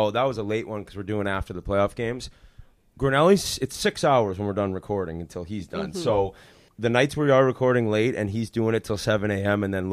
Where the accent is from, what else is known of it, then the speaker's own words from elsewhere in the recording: Massachusetts, United States; now in New York, United States; Like, and I'm from Massachusetts, so it was enormous to begin with.